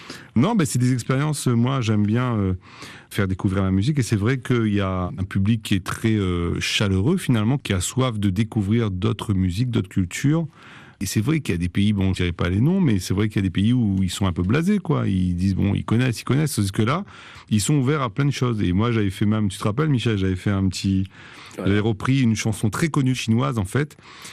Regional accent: Réunion; en tant que réunionnais

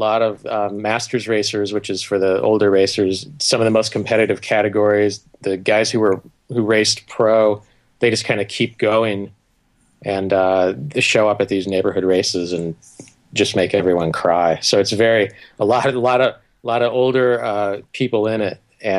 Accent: Indiana, United States; I grew up in the Midwest in Indiana

